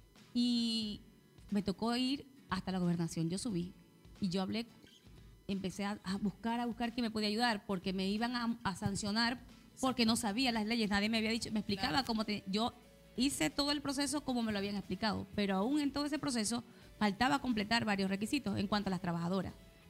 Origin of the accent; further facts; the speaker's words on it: Venezuela; now in Chile; En el local, que somos la mayoría venezolanas, quien atendemos a la mayoría de las mujeres son chilenas.